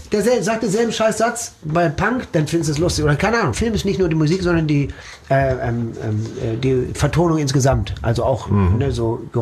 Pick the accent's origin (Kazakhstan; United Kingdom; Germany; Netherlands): Germany; Herne, North Rhine-Westphalia; also born or lived in Dortmund; Ich bin in Dortmund nur geboren. Ich bin in Port groß geworden. In Herne. Ja, okay. In Van der Eickel und Herne aufgewachsen, zur Schule gegangen.